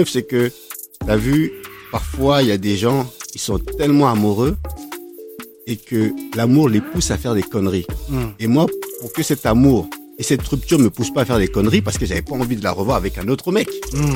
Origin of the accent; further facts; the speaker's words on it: Grigny, Île-de-France, France; En fait, moi, je suis un mec originaire de Grigny.